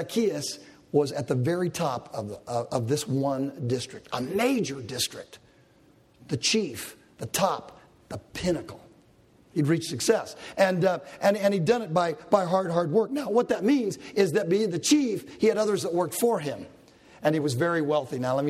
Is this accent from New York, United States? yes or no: no; California, United States; because I'm a Californian and I root for out west.